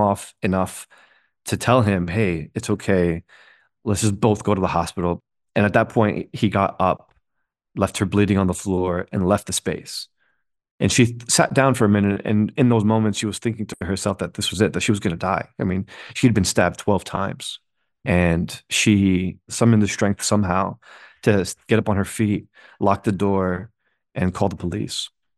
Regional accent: United States; I'm Muslim American too

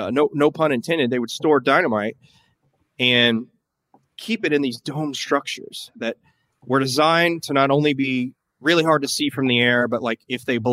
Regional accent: Tennessee, United States; it's very much like where I grew up in Tennessee, just leafy, dense, a few cars here and there

